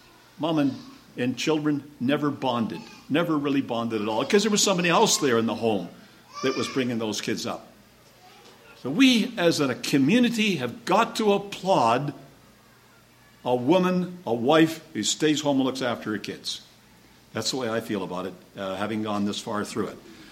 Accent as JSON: {"language": "English", "country": "Canada", "tie": "born or raised there", "said": "I was brought up and baptized in Canada, but I learned the truth in Australia"}